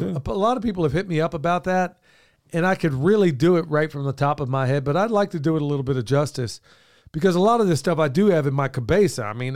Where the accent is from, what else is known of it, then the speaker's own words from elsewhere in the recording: Oklahoma, United States; I grew up in Oklahoma, so or at least part of my life there.